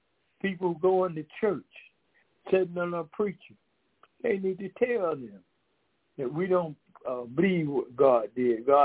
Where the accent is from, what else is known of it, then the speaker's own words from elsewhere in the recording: Decatur, Georgia, United States; we are from Decatur, Georgia.